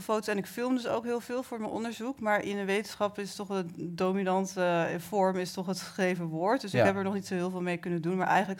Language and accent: Dutch; Netherlands; Ze wilde mij natuurlijk als Nederlander, want ik ben Nederlander en wit, dus dat ziet er mooi uit.